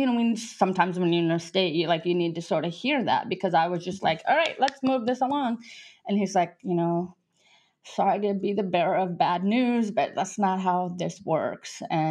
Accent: South Dakota, United States; moved away as an adult; now in Nice, France; I grew up in South Dakota.

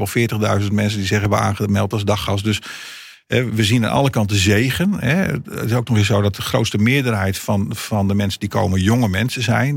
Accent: Brazil; first language Portuguese; Dutch is a second language; Ik kom uit Brazilië, dus spreek Portugees.

